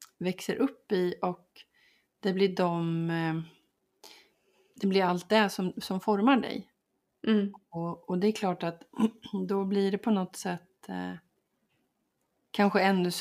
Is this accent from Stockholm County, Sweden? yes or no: no; Linköping, Östergötland, Sweden; I Linköping där jag växte upp.